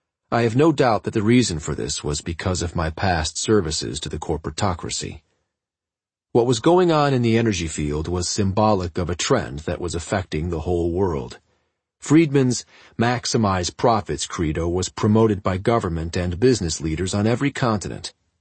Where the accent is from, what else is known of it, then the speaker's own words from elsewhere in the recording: New Hampshire, United States; at a meeting of leaders from many countries held in Bretton Woods, New Hampshire, my home state.